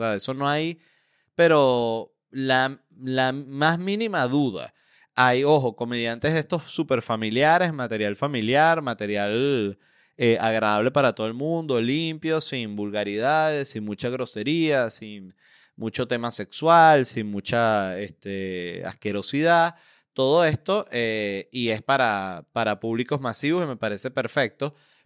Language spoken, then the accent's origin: Spanish; Venezuela; para todas las personas que somos venezolanos, y no solo los venezolanos, nos pasa a todas las personas que venimos de gobiernos autoritarios de izquierda